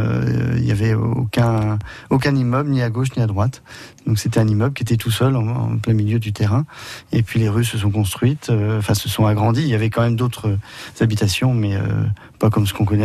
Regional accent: Amiens, Hauts-de-France, France; born there; je suis né à Amiens, j'ai 51 ans, je suis caviste sur Amiens

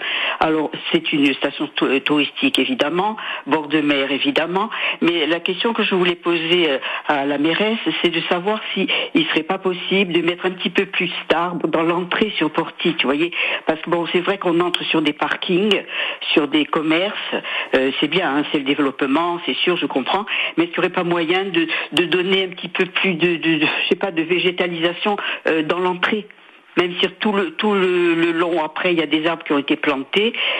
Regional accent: Ajaccio, Corsica, France; je n'habite pas la commune, hein, je suis d'Ajaccio

